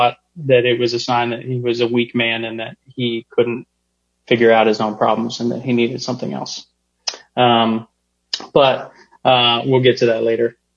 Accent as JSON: {"language": "English", "town": "Midland", "region": "Texas", "country": "United States", "tie": "born or raised there", "said": "I grew up in Midland, Texas."}